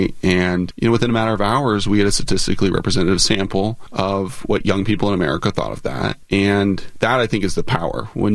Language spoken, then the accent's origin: English; Alaska, United States; I went to American University. I grew up in Alaska. Those are two very different worlds politically, right?